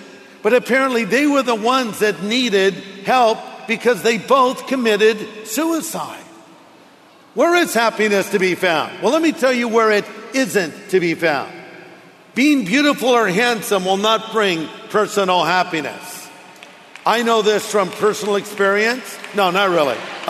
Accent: Long Beach, California, United States; born there; also born or lived in New Jersey / Hawaii; Well, I was born in Long Beach. I live in New Jersey. I lived in Hawaii. I lived in California.

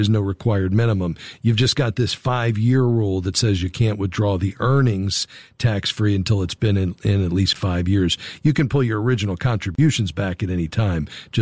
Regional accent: Fort Lauderdale, Florida, United States; Well, let's head to Fort Lauderdale, Florida, my hometown.

